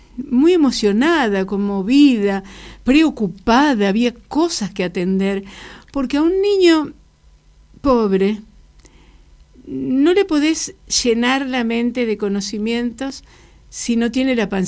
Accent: Chacabuco, Buenos Aires Province, Argentina; born there; Yo nací en Chacabuco

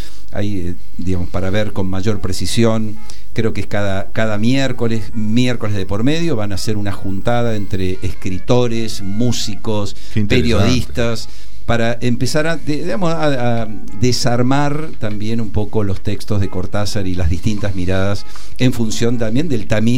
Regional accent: Vicente López, Buenos Aires Province, Argentina; un honor para aquellos que somos de Vicente López.

